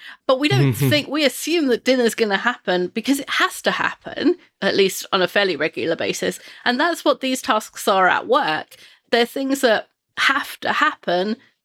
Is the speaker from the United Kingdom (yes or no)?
yes; United Kingdom; Being British, I don't like to brag.